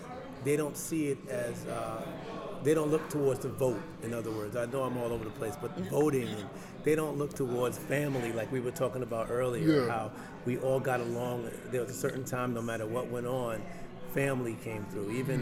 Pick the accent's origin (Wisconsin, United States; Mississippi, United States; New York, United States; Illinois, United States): New York, United States; Now, I'm from New York, and coming to Indianapolis